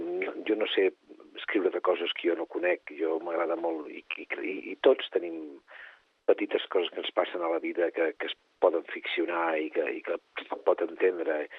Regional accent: Catalonia, Spain; dels catalans, en aquest cas, del Vallès, que és d'on soc jo i on he viscut tota la vida.

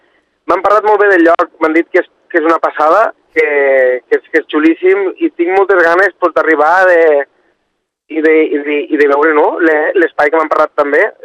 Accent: Catalonia, Spain; jo vinc del Delta l'Ebre

